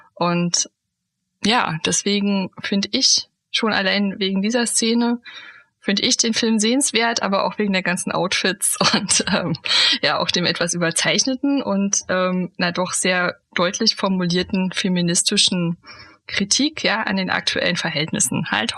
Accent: East Germany, Germany; also born or lived in Hesse; ich bin ja in der DDR aufgewachsen

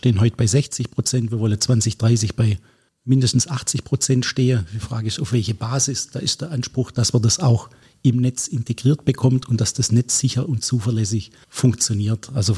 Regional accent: Baden-Württemberg, Germany; accent: Swabian; wie du weißt und wie man mir anhört, bin ich Schwabe.

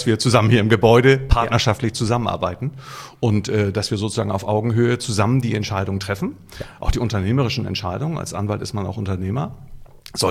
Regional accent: Hamburg, Germany; born there; Nee, gebürtiger Hamburger.

